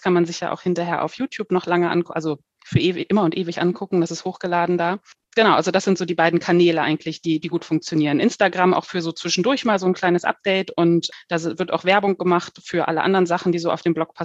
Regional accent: Hanover, Lower Saxony, Germany; seit ich hier im Süden wohne. Ich komme ursprünglich aus dem Norden, aus Hannover. Und wir sind dann hier in die Gegend von Heidelberg-Mannheim gezogen.

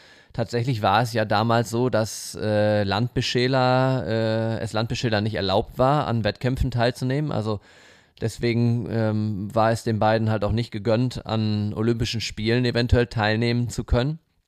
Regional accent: North Rhine-Westphalia, Germany; ein typischer Westfale zu sein.

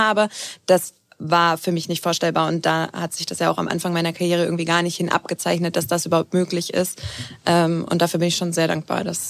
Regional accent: Alfeld, Lower Saxony, Germany; Oder ich bin ja in Affeld aufgewachsen

